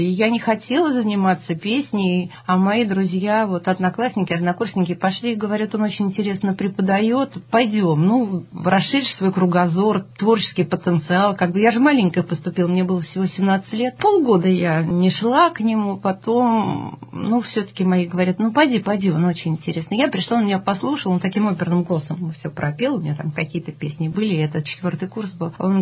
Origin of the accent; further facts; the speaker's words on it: Ozinki, Saratov Oblast, Russia; born there; Да, я родилась в Саратовской области, на границе с Казахстаном. Есть такое местечко, раньше был это районный центр, называется он Озинки.